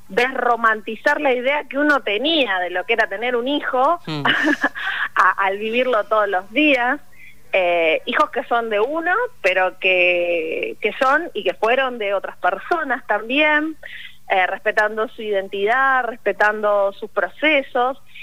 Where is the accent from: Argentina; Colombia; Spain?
Argentina; San Andrés de Giles, Buenos Aires Province; ella estaba en el hogar acá de mi pueblo, que es San Andrés de Giles